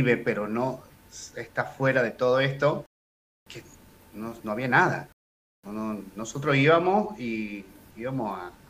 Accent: San Miguel de Tucumán, Tucumán, Argentina; nosotros somos de San Miguel de Tucumán, y ellos sería el interior, por llamarlo de alguna forma

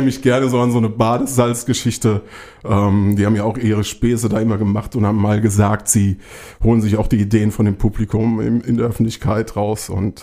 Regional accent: Frankfurt, Hesse, Germany; also born or lived in Flörsheim; Ja, 2 Tage dort gelebt und seitdem nur in Frankfurt.

